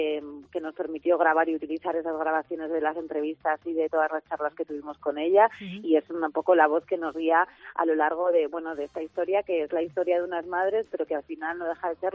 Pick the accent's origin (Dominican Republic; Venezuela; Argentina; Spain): Spain; Andorra, Aragon; also born or lived in Zaragoza / Madrid; yo estoy muy emocionada porque encima yo soy de Andorra, de Teruel